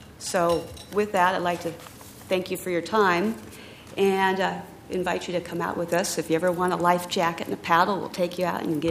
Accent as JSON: {"language": "English", "town": "Portland", "region": "Oregon", "country": "United States", "tie": "born or raised there", "said": "I grew up in Portland. My family were members of the Willamette Sailing Club, so I spent a lot of my childhood in that water back in the 70s and the 80s."}